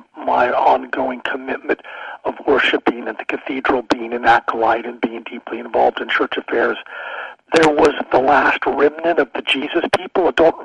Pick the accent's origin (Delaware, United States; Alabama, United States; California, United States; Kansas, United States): Kansas, United States; Salina; I grew up in Salina, Kansas, and I was baptized as a child into the Episcopal Church, and grew up at the cathedral parish there.